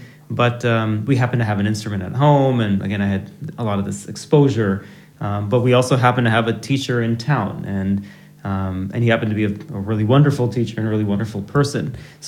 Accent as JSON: {"language": "English", "town": "Kalamazoo", "region": "Michigan", "country": "United States", "tie": "born or raised there", "also_born_or_lived": "Los Angeles", "said": "I was born in L.A., Los Angeles, but I grew up mostly in Michigan, in a very small town in southwest Michigan called Kalamazoo."}